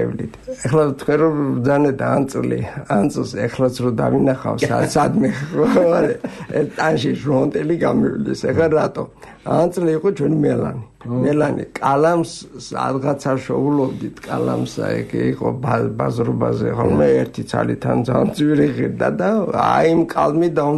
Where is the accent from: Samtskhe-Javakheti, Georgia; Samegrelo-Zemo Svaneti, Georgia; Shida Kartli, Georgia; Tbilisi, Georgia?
Samegrelo-Zemo Svaneti, Georgia; Norio; სოფელში მე სადაც დავიბადე ეს არის აბაშის რაიონის სოფელი ნორიო. სკოლაში რო წავედი, სკოლა იყო 4-5 კილომეტრზე ფეხით უნდა